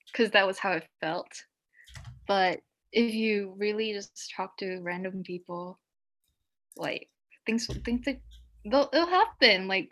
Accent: Singapore; English is a second language; Like, I don't know what Singaporeans say is their native language, but compared to people from like America or the UK, where, you know, they grow up speaking English and only English, like we grow up speaking Singlish, Chinese.

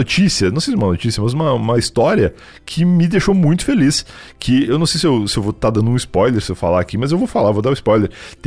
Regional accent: Rio Grande do Sul, Brazil; now in São Paulo, Brazil; quando eu vim pra São Paulo, eu vim do Rio Grande do Sul pra cá, lá fazia 6 graus

